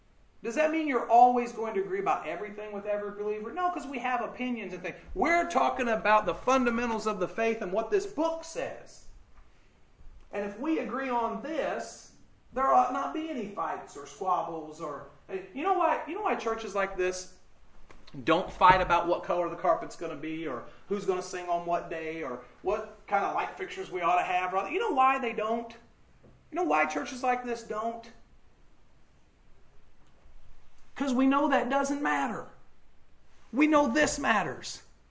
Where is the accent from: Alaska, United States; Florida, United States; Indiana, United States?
Indiana, United States; I'm coming from a town of 2,000. There's that many just on this corner of town. Okay, I'm coming from Owen County, God's country, up here to great big old Terre Haute.